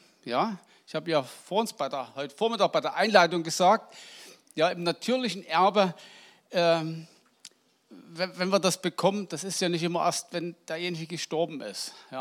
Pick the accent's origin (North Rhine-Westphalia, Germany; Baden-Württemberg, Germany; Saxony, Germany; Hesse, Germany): Saxony, Germany; Penig; now in Schmalkalden, Germany; dass ich eben aus Sachsen komme. Und das kann ich nicht verleugnen. Ja. Aus Penig. Ich bin aus Penig, ganz genau.